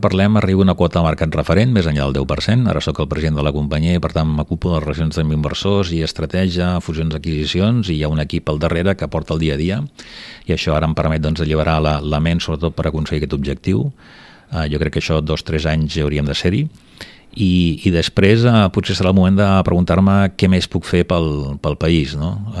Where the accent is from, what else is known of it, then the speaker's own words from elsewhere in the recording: Barcelona, Catalonia, Spain; Jo sóc barceloní, però fill i net de barcelonins, però amb algunes arrels al Penedès per família